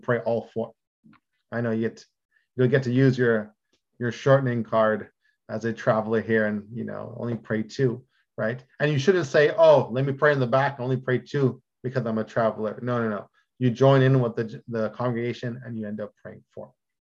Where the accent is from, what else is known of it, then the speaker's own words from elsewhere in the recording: California, United States; We're from California, we're travelers.